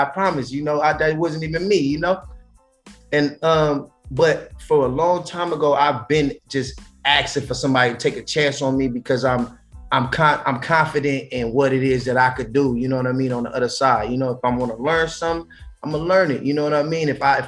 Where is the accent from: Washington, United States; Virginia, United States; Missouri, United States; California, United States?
California, United States; Listen, I am in Houston, Texas right now. I'm from California.